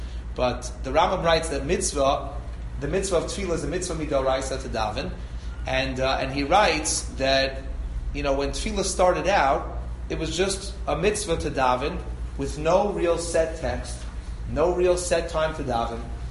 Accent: Great Neck, New York, United States; I always give the mashal when I teach this in class, that I grew up in Great Neck. So I had many Persian friends in Great Neck, right?

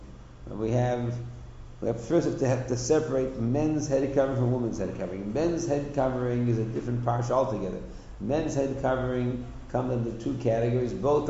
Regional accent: Toronto, Ontario, Canada; I grew up in Toronto, and Canada is a little bit behind America

